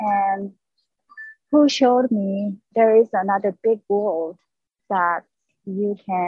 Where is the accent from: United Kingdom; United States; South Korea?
South Korea; moved away; I mean, I'm from Korea and I came here about 20 years ago.